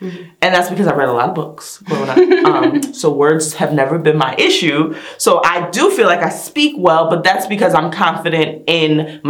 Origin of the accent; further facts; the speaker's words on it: New Jersey, United States; now in Atlanta, United States; And I am originally from New Jersey, and I've been here in the metro Atlanta area for, oh my goodness, next month will be 12 years.